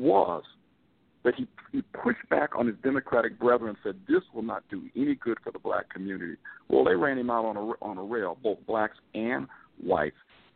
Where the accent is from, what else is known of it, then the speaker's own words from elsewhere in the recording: Inglewood, California, United States; I remember the community I grew up in. I grew up in Inglewood.